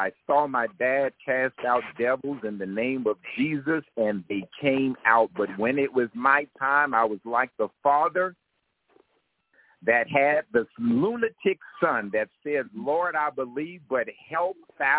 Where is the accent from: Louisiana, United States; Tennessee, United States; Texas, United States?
Louisiana, United States; New Orleans; born there; Now, sir, before I met you, keep in mind, I was born in New Orleans. Why do I keep going back to New Orleans?